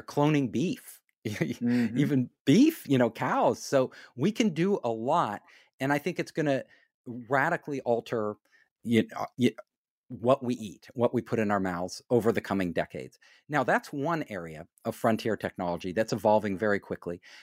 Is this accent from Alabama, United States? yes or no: no; Davis, California, United States; I grew up in Davis, California, and they've been doing it, since the Flavor Saver tomato.